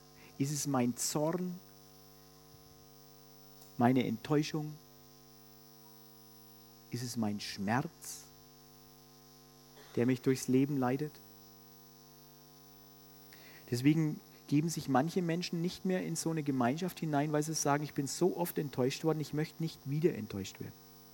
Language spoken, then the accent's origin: German; Germany; Wir sind Deutsche, wir machen es eben so, wir machen es immer so.